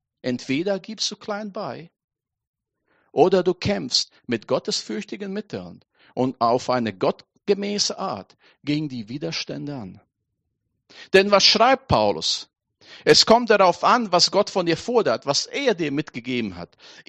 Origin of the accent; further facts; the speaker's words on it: Latvia; Ich komme aus Lettland, aus der ehemaligen Sowjetunion.